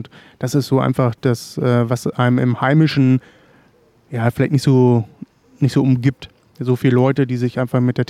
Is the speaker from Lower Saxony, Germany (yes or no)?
yes; Hattorf am Harz, Lower Saxony, Germany; Ich komme aus Hattorf am Harz. Das muss ich nicht weiter erläutern. Das ist halt so ein kleines Dorf am Rande des Harzes.